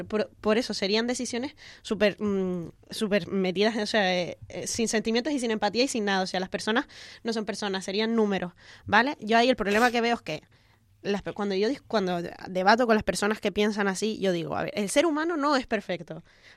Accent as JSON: {"language": "Spanish", "region": "Canary Islands", "country": "Spain", "said": "sí, somos españoles, para todos los que no lo sepan. Somos morenitos y españoles."}